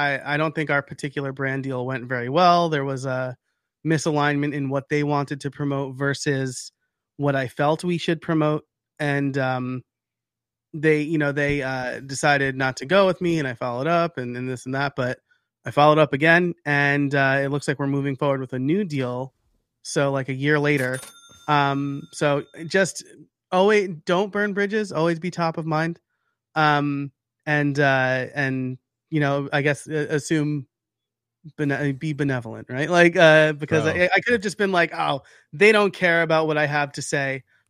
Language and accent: English; New York, United States; I'm like a New Yorker and I'm just like, everyone's out to screw you.